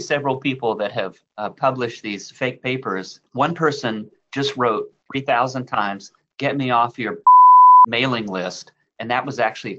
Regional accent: St. Louis, Missouri, United States; I grew up in St. Louis.

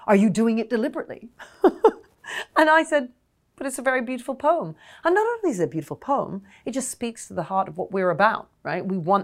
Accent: United Kingdom; And we do this with pride because we are all British here.

